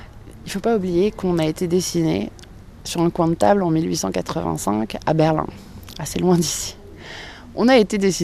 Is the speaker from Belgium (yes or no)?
no; Benin; Donc, on n'est plus dahoméen, on est français.